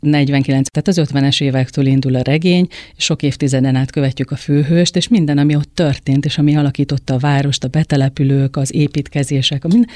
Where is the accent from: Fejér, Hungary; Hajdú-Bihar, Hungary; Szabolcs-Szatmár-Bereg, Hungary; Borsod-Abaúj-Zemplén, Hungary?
Hajdú-Bihar, Hungary; Balmazújváros; moved away as an adult; now in Budapest, Hungary; Ott születtem, ott és születtél, ott 18 éves koromig ott éltem, igen.